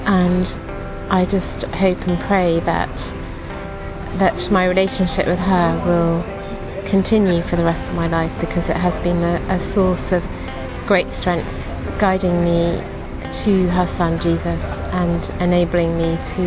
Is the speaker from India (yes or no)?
no; Yorkshire and the Humber, United Kingdom; I'm from England, from Yorkshire.